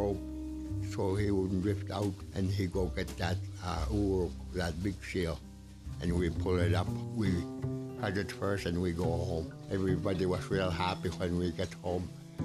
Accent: Koyuk, Alaska, United States; from Koyuk, and I was born here in Koyuk, August 12, 1927.

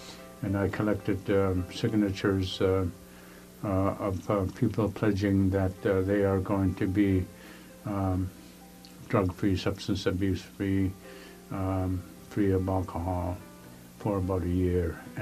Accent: Akiak, Alaska, United States; English is a second language; I'm from Akiak, Alaska. It's in the Kuskokwim River, and my date of birth is on September 29th, 1952.

